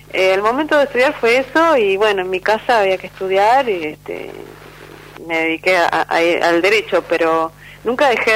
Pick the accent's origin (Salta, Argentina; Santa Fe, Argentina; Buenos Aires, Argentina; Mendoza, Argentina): Buenos Aires, Argentina; born there; now in San Isidro, Argentina; Yo nací en Capital, pero vivo en San Isidro hace ya 10 años